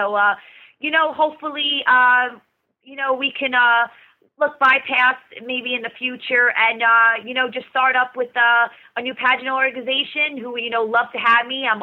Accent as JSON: {"language": "English", "region": "New York", "country": "United States", "said": "I'm loud. I'm Italian. I'm from New York."}